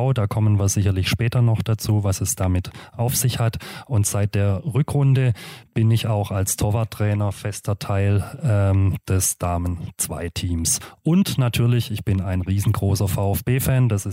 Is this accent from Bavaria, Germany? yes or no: no; Stuttgart, Baden-Württemberg, Germany; Ich bin aufgewachsen in den Stadtteilen Stuttgart-Vaihingen und Rohr. Bin in Dürlewang auf die Grundschule gegangen und später dann aufs Hegel-Gymnasium in Stuttgart-Vaihingen.